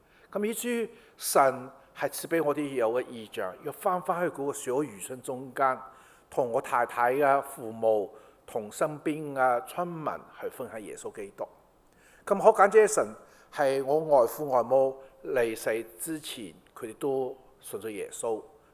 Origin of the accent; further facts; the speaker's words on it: Shanghai, China; born there; 我係出生於上海嘅，咁我細嘅時候我去做字係嘛？其實我無論講廣東話、講英文、講普通話，我都帶住口音嘅。